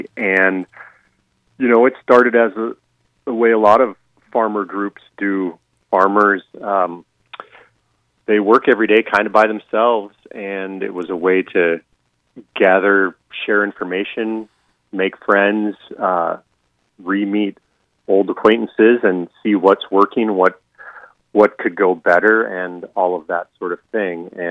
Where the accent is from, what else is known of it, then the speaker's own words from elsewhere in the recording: Wisconsin, United States; now in Maine, United States; I'm originally from Wisconsin, and her family's here in Maine.